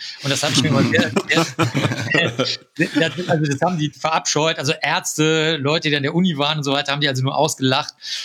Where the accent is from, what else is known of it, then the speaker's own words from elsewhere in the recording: North Rhine-Westphalia, Germany; Da konnte man bei uns in Nordrhein-Westfalen, ist das alles sehr niederschwellig, in Bayern ist das etwas schwieriger